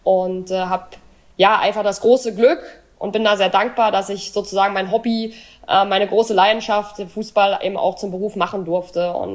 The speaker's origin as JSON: {"language": "German", "town": "Dresden", "region": "Saxony", "country": "Germany", "tie": "born there", "said": "Wahrscheinlich mein Alter, 32. Gebürtig aus Dresden."}